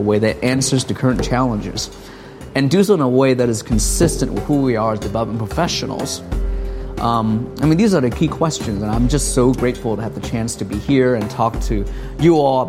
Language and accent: English; Hong Kong; I'm actually from this part of the world. I was born and raised in Hong Kong, actually. I grew up in the city in the 80s